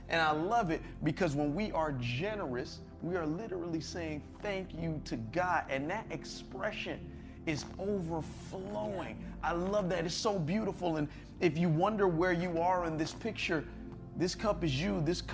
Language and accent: English; Miami, Florida, United States; I mean, I was born and raised right here in Miami, Florida. So I speak English okay.